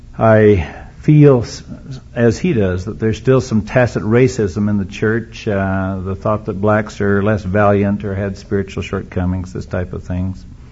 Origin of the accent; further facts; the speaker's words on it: Arlington, Virginia, United States; I was raised in Arlington, Virginia.